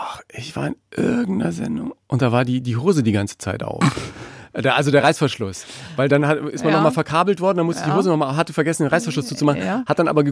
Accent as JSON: {"language": "German", "region": "Bavaria", "country": "Germany", "said": "Ich bin schon Franke und irgendwie die Heimat, mit der ich ganz viele positive Gefühle verbinde, ist die Gegend rund um Murnau, das Blaue Land, Kandinsky, Horvath, Staffelsee, die Berge im Blick."}